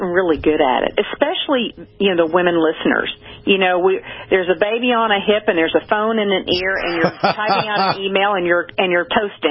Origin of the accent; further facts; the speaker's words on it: Hot Springs, Arkansas, United States; now in Dallas, United States; I mean, when I drive from Dallas to Hot Springs, Arkansas, which is my hometown, that drive is beautiful.